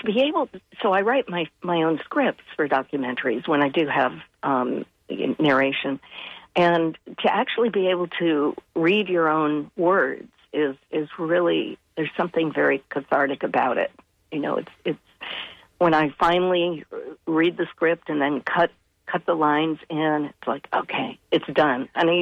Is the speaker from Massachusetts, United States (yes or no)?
yes; Massachusetts, United States; I grew up on Cape Cod. We had, you know, squirrels and chickadees in our backyard.